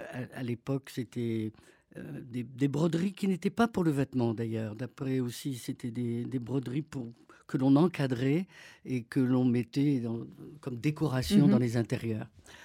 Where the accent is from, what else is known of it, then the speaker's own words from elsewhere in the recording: Les Ponts-de-Cé, Pays de la Loire, France; born there; Je suis né à Angers, au pont de Cé, très exactement, au bord de la Loire.